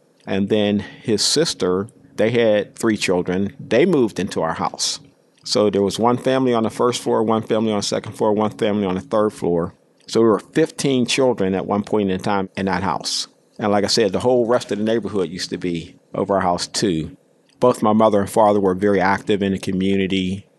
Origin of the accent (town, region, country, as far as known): Pittsburgh, Pennsylvania, United States; born or raised there